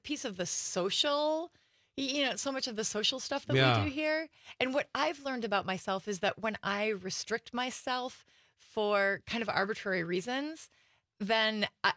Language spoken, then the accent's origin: English; Kaukauna, Wisconsin, United States; I grew up here in Kaukaunas, so just south of here.